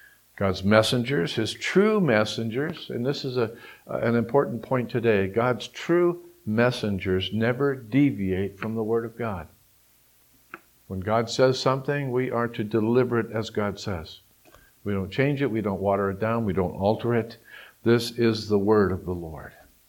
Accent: Massachusetts, United States; born there; I often jokingly say when I tell people I was born in Massachusetts, "Can any good thing come out of Massachusetts?"

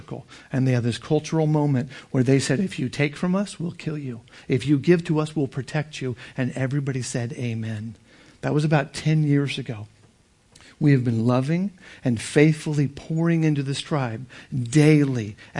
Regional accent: California, United States; I'm one person from Southern California that never thought he would ever leave America.

